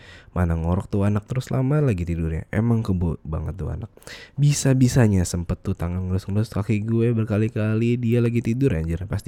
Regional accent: West Java, Indonesia; kalau di Sunda tuh pas ada orang yang gak percaya sama omongan kita, bakal direspon sama kita sebagai orang Sunda dengan kata keret.

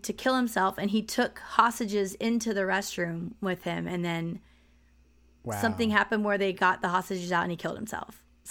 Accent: Newark, California, United States; And we're both from the Bay Area in Newark, which is next. It is Fremont, basically.

